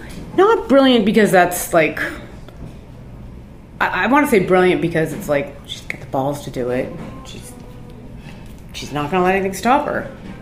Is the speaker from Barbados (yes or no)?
no; Ireland; I'm Irish, for Christ's sakes. I'm not Italian, and I'm not French.